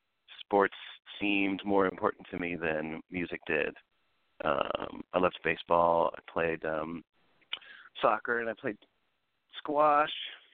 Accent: Philadelphia, Pennsylvania, United States; Well, I grew up in Philadelphia, actually.

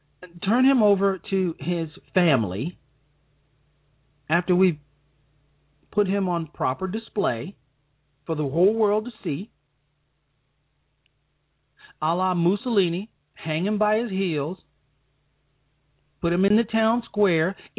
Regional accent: Chicago, Illinois, United States; or even in my hometown of Chicago.

